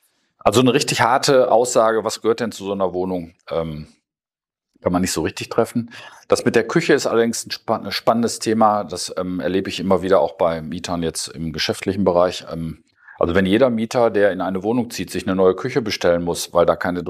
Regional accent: Münster, North Rhine-Westphalia, Germany; ich komme ja aus Münster, das ist eine Studentenstadt.

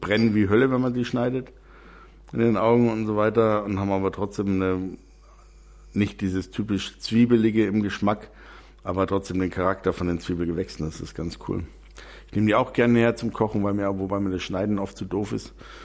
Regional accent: Austria; Aber wenn er dann 3-4 Jahre im Bauernhaus bei uns in Österreich, da ist er seit 20 Jahren, wächst er total verholzt.

